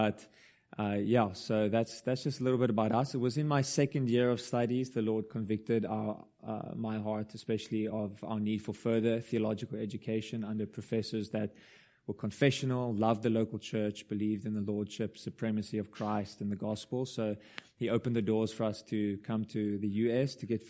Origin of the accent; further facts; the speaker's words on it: Stellenbosch, Western Cape, South Africa; So I went back to my hometown to apply to study theology. There wasn't much on the website about their confessional status or what they would be teaching, but I went there, and that's where I met my wife. And it was the Dutch Reformed Seminary in Stellenbosch in South Africa